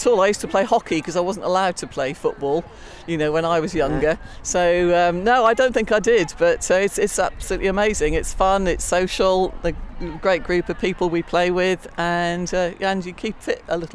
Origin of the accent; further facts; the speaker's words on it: Norwich, East of England, United Kingdom; from Norwich.